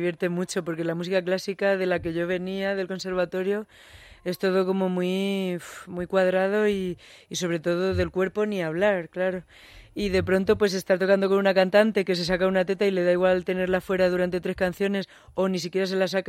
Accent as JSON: {"language": "Spanish", "town": "Albacete", "region": "Castilla-La Mancha", "country": "Spain", "moved": "yes", "lives_now": "Madrid, Spain", "said": "desde que me vine a Madrid, porque yo soy de Albacete."}